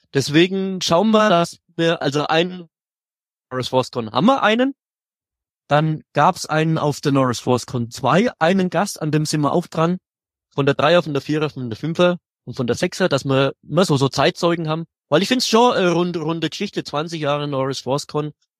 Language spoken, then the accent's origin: German; Bavaria, Germany; Ja, das ist genauso wie mit uns Bayern und Franken.